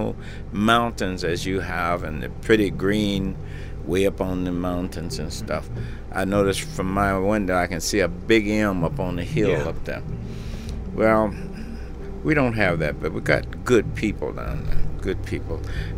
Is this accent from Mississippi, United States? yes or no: yes; Indianola, Mississippi, United States; also born or lived in Itta Bena; I claim Indianola because I grew up in Indianola, which was not very far from there.